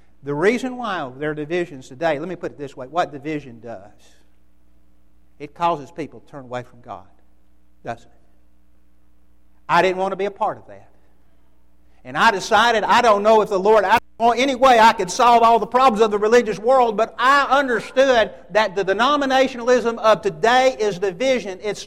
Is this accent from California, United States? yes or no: no; Birmingham, Alabama, United States; I used to think, growing up in Birmingham, that the Baptist church always existed. I mean, they're on every corner. All of my relatives pretty well were Baptist.